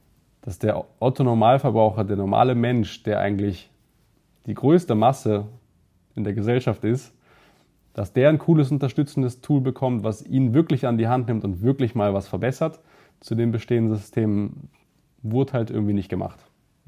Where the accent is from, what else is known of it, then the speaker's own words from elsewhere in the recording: Germany; now in Austria; Da war ich schon in Österreich, aber ich bin ursprünglich aus Deutschland.